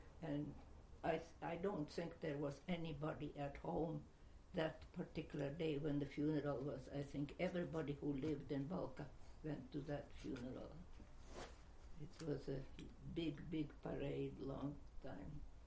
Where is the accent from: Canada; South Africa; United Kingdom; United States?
Canada; I am Canadian, I'm more Canadian than Canadians, I think.